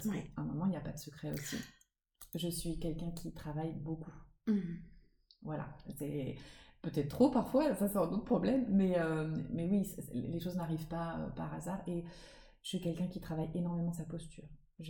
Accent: Nancy, Grand Est, France; moved away as an adult; je viens de Nancy, moi, donc j'étais en province, et puis je suis partie ensuite à la Sorbonne, donc je suis arrivée à Paris.

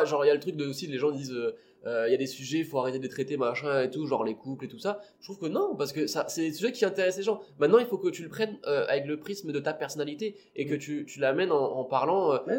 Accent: Réunion, France; now in Toulouse, France; Parce que je viens de La Réunion, ça on l'a pas dit.

